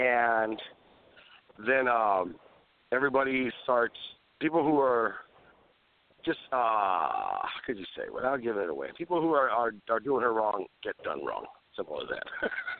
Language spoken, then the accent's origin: English; Valparaiso, Indiana, United States; We are gonna probably do a screening here in Indiana, closer to my hometown of Valparaiso, because this is where most of my supporters are at.